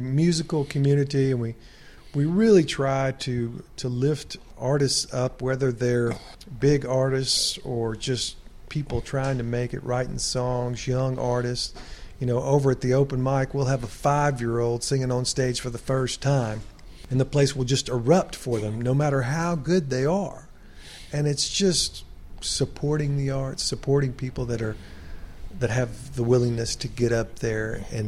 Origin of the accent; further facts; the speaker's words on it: Jackson, Mississippi, United States; also born or lived in Monroe, Louisiana; I grew up in Jackson, Mississippi, and Monroe, Louisiana, back and forth between the two.